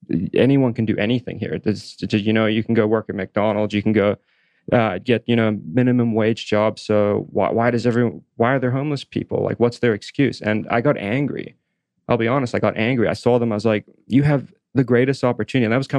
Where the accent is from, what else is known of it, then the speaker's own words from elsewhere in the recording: South Africa; moved away; originally, I'm from South Africa